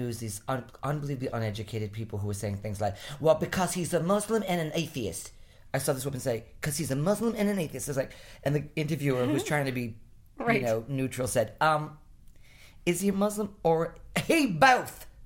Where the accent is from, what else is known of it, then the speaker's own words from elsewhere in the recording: Rhode Island, United States; I grew up in New England, right? I grew up in what is stereotypically educated, you know, the cultural elite, right? I grew up in Rhode Island. I grew up I could throw a rock to Brown University.